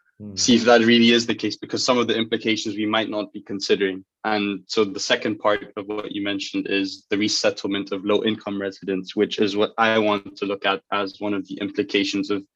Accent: Germany; also born or lived in Ghana; Highlights for me growing up in Germany was especially the football, because I'd lived in Germany before I lived in Ghana

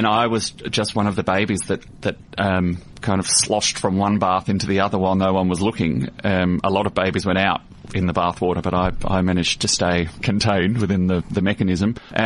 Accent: Australia; it is impossible as an Australian opera singer to be the master of your own destiny

